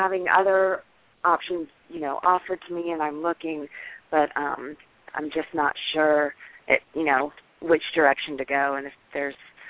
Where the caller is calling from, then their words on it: North Carolina, United States; I'm calling from North Carolina.